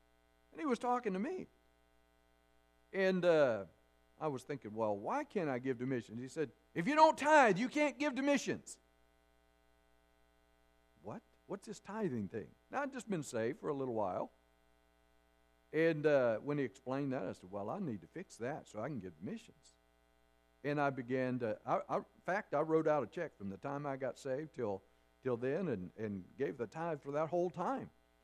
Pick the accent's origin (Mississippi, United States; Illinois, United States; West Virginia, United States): West Virginia, United States; I'm from West Virginia, actually, originally